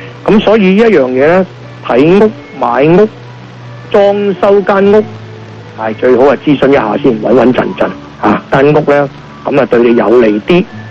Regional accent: Guangdong, China; 唔係我哋廣東人，唔係我哋中國人

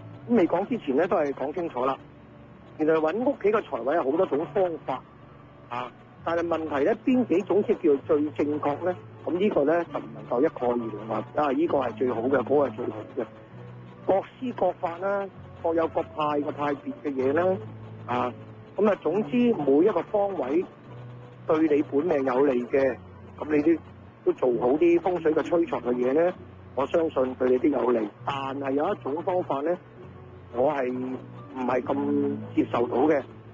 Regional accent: China; now in United States; 你知啲我哋講嘅，我哋中國人就比較勤力啲啦

